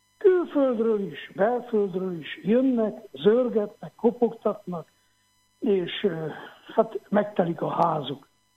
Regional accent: Transylvania, Romania; De odahaza Erdélyben, hát hogy mondjam, sírva hívnak, kérnek, hogy oldjuk meg a problémákat, segítsünk, van hely, van lehetőség.

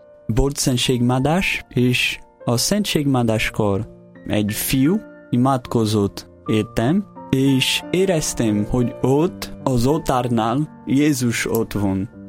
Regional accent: Brazil; born there; Hungarian is a second language; moved away; Keresztény családban születtem, Brazíliában, de nem akartam járni a templomban, nem érdekelt.

